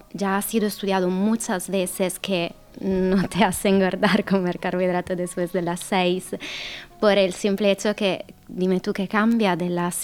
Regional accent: Italy; Spanish is a second language; yo que soy italiana

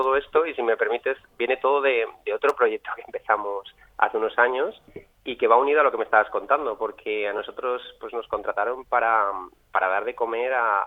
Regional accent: Valencia, Valencian Community, Spain; yo soy de Valencia de toda la vida

